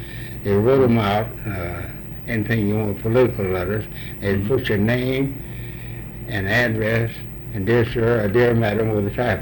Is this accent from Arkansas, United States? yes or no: yes; North Little Rock, Arkansas, United States; I was born in North Little Rock. At that time was called Argenta, which all they had over was Missouri Pacific shops.